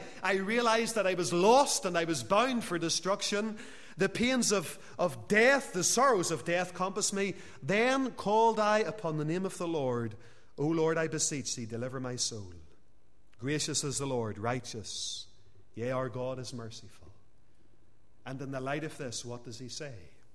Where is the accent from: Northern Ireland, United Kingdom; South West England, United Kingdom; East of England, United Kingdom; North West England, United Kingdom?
Northern Ireland, United Kingdom; because we're free Presbyterians or because we're just Christians or because we're from Northern Ireland